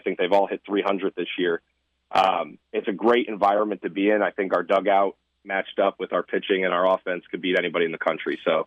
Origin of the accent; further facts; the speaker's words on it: Lansingburgh, New York, United States; I grew up in Lansingburg.